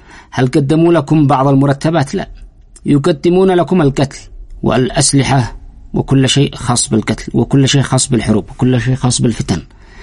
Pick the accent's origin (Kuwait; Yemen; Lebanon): Yemen; ونحن كلهم أبناء اليمن كلهم من أقصى إلى أقصى